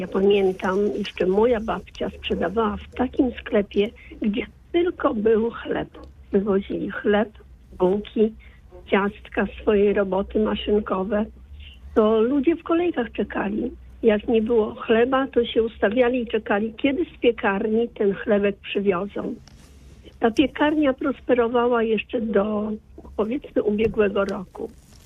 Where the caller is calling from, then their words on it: Włocławek, Kuyavian-Pomeranian Voivodeship, Poland; Tak, bo u nas w Włocławku jest ten pchlitarg